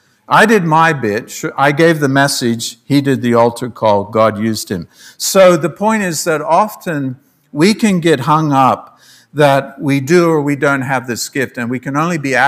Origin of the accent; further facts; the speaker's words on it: Papua New Guinea; I grew up in Papua New Guinea